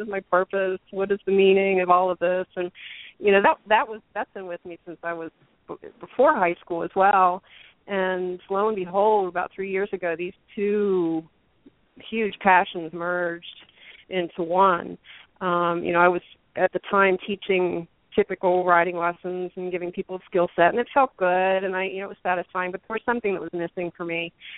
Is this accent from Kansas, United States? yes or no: no; West Virginia, United States; that I had with kids and families that really didn't have access to that kind of experience in where I grew up in West Virginia.